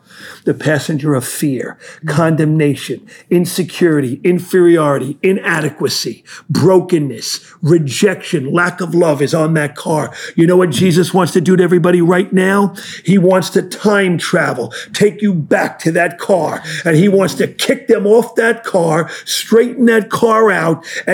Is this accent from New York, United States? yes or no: yes; Brooklyn, New York, United States; I'm from Brooklyn, okay? I'm getting ready to preach in Brooklyn, Sandy.